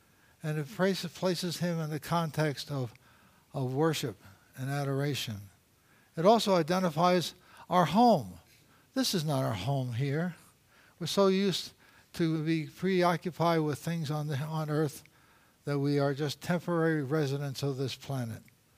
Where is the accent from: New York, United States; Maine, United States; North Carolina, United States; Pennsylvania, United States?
New York, United States; New York City; I'm from Brooklyn, New York, so don't give me no guff.